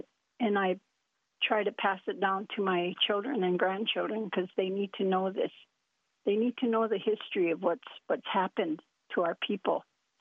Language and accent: English; Pine Ridge Reservation, South Dakota, United States; I am, my mother is Dakota. I was born and raised on the Pine Ridge Reservation.